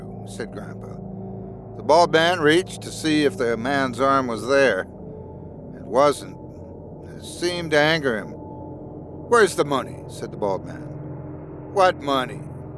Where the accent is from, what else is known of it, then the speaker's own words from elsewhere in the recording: Sudbury, Ontario, Canada; I was thoroughly Canadian. I grew up in Sudbury, which got me used to the air pollution